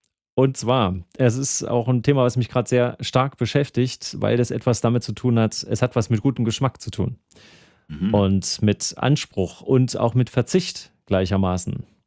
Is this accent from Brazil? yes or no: no; Thuringia, Germany; Aber ich meine, ich komme aus Thüringen. Soweit kann man es ja mal verraten.